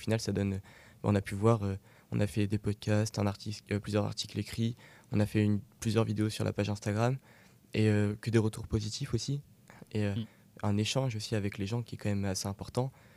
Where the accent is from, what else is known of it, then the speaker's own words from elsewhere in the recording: France; Alors chez nous en France